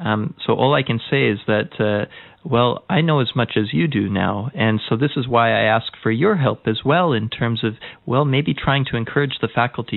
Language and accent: English; British Columbia, Canada; I've had the privilege of having some pretty inspiring teachers growing up in British Columbia